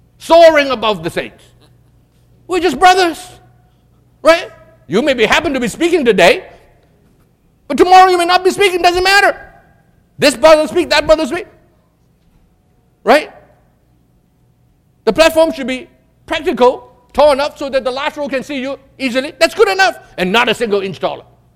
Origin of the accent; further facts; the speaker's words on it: Hong Kong; I'm very sensitive because I'm from Hong Kong, you know.